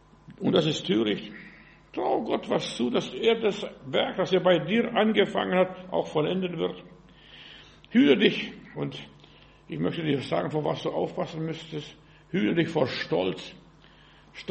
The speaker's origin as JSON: {"language": "German", "town": "Heilbronn", "region": "Baden-Württemberg", "country": "Germany", "said": "Ich habe das mal miterlebt bei uns in Heilbronn."}